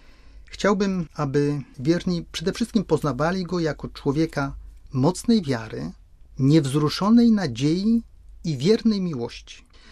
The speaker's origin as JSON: {"language": "Polish", "region": "Lesser Poland", "country": "Poland", "tie": "born there", "said": "urodziłem się niedaleko Podegrodzia"}